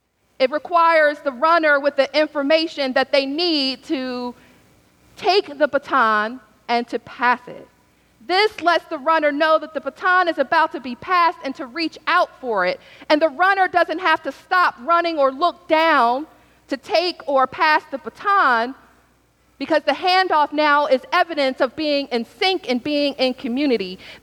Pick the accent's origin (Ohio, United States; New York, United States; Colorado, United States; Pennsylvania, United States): Pennsylvania, United States; Philadelphia; As you all know, I'm from Philadelphia